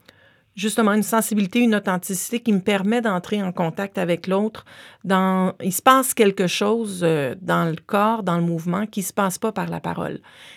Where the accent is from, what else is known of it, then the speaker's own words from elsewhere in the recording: Rouyn-Noranda, Quebec, Canada; born there; étant enfant d'immigrante, moi, je suis née à Rouyn-Noranda. Mes parents sont arrivés il y a 50 ans.